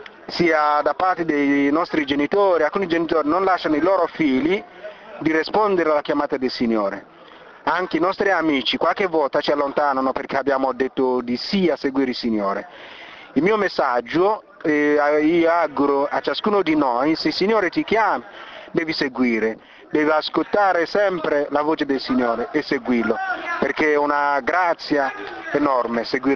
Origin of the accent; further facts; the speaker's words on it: Nigeria; Italian is a second language; now in Italy; vengo dalla Nigeria